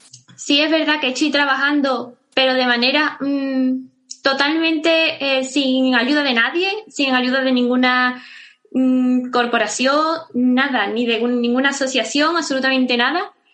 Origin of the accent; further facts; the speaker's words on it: Constantina, Andalusia, Spain; en Constantina, que es mi pueblo